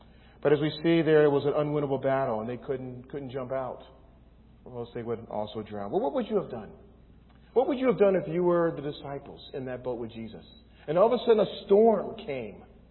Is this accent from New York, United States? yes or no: yes; New York City, New York, United States; now in Northridge, United States; our family, when we came from New York City area, we experienced our very first earthquake in 1995.